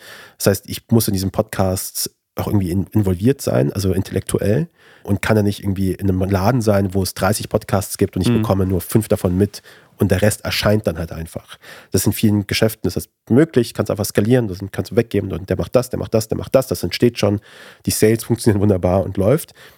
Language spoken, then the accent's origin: German; Afghanistan; now in Germany; Weil ich bin zugezogener, in Anführungszeichen, bin aus Afghanistan.